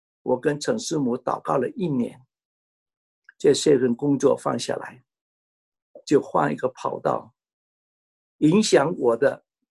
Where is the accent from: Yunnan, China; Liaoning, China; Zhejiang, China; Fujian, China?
Fujian, China; Fuzhou; 他一知道我是福州人，